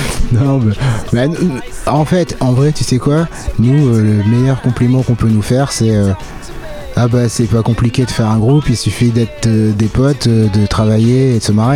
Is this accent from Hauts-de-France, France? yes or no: yes; Lille, Hauts-de-France, France; En fait, on vient de Lille, enfin de la métropole lilloise, et c'est vrai que Lille c'est un carrefour.